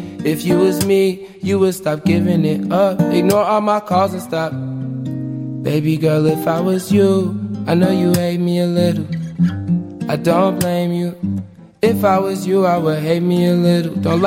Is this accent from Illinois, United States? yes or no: yes; Chicago, Illinois, United States; not to throw Chicago under the bus, because this is my hometown and I love it to pieces